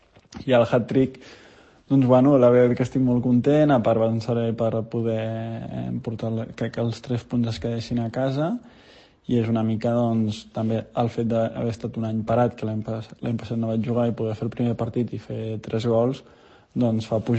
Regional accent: Cerdanyola, Catalonia, Spain; que soc de Cerdanyola, per mi és com casa meva

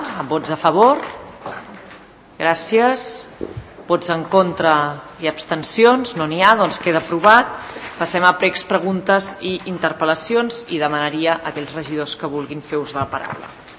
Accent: Catalonia, Spain; Com a catalana em costa de pronunciar.

